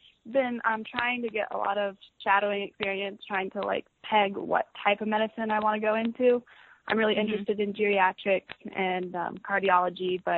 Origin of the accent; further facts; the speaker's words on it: Reno, Nevada, United States; I'm from Reno, Nevada